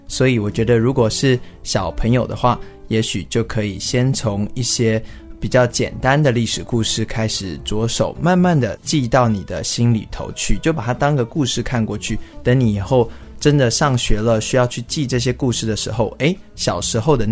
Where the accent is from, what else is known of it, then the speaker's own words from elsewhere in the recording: Taiwan; also born or lived in United States; 其实呢我最小的时候是在美国长大的，但是呢后来大概4岁左右就回到台湾来，那就接受台湾的教育。